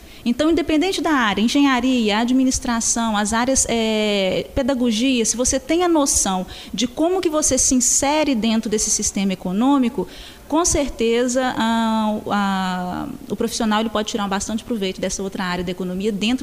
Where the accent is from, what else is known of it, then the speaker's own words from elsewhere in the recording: Aimorés, Minas Gerais, Brazil; Jaimorés, aqui no Vale do Rio Doce.